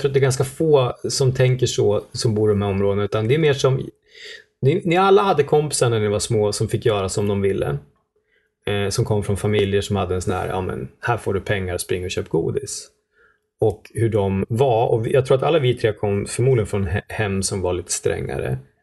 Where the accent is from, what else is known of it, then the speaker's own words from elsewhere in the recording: Sweden; Och då förstår man också som svensk att nej, men vad fan, vi är ett jävla extremt land.